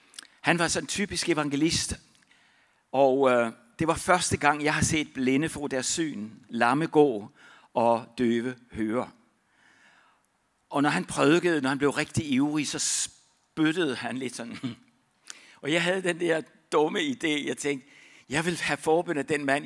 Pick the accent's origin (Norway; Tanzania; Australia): Tanzania; Danish is a second language; moved away as an adult; now in Denmark; Da jeg så kommer til Danmark som 18-årig, nu var det sådan lidt i vores hjem, i Afrika talte vi dansk. Uden for hjemmet var det Swahili, Nyaturu, Taturu og Sukuma og Nyamwezi.